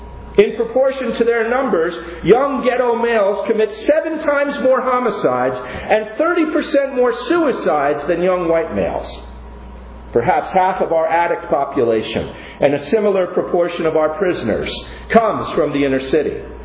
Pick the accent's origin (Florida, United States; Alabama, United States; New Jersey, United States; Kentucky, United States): New Jersey, United States; I'm a Texan now. Actually, from New Jersey and now Texas, I'm still a Jerkson.